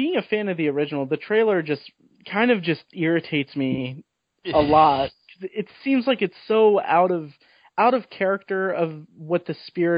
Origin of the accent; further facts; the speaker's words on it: Indianapolis, Indiana, United States; I grew up in Indianapolis in the 90s, and like I had no context. Like I don't, like I was exposed to rap music in the suburbs